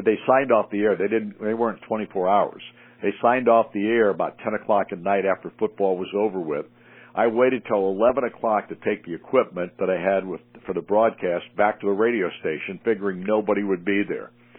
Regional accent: Mendota, Illinois, United States; I'm from Mendota. I'm working in Otto, Illinois.

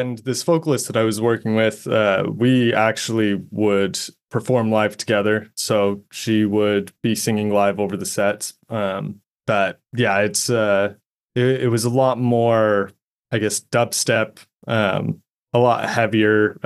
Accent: Utah, United States; now in Austin, United States; So I'm originally from Utah, from the Salt Lake area. I was born and raised there, lived a few different places, but that was most of my life there.

